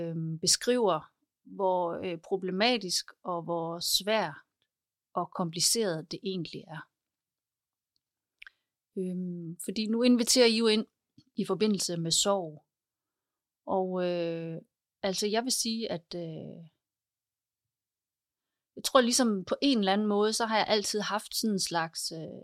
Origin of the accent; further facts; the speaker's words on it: Næsbjerg, Region of Southern Denmark, Denmark; also born or lived in Seoul, South Korea; jeg er adopteret fra Korea. Og jeg blev født i Seoul i 1977 og blev så adopteret til Danmark og er vokset op i en meget lille landsby lidt uden for Varde, som hedder Næsbjerg.